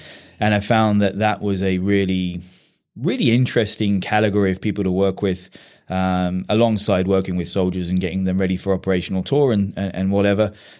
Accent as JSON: {"language": "English", "region": "England", "country": "United Kingdom", "said": "Well, I am from cold and miserable England."}